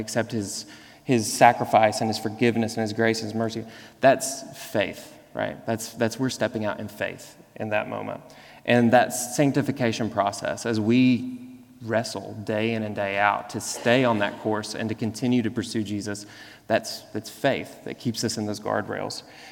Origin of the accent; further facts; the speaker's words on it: the South, United States; like growing up in the South and kind of like the cultural Christianity of the South